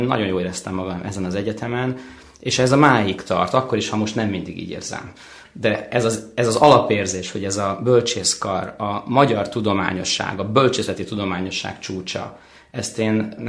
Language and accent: Hungarian; Budapest, Hungary; born there; én Budapesten születtem egyébként.